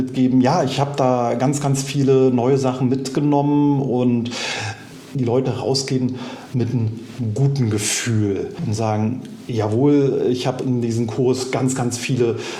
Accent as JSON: {"language": "German", "region": "Mecklenburg-Vorpommern", "country": "Germany", "tie": "born or raised there", "said": "Ich bin echter Rüganer. Oh, ich bin auf Rügen geboren, wohne seit 46 Jahren hier auf Rügen, also so ein echter Fischkopf."}